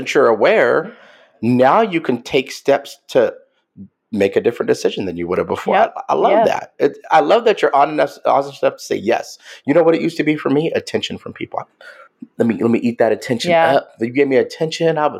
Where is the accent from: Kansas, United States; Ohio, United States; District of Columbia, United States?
Kansas, United States; because I grew up in Kansas, so I like control.